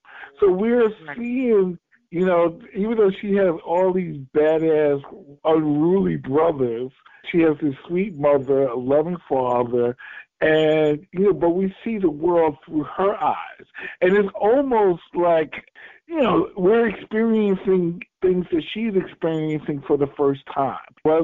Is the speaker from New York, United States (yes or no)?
yes; New York City, New York, United States; I love this movie so much because it does bring back those memories of growing up in New York City.